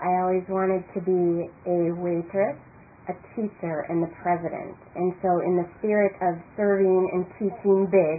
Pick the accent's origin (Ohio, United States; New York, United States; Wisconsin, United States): Wisconsin, United States; Madison; I'm from Madison, Wisconsin. I'm an only child.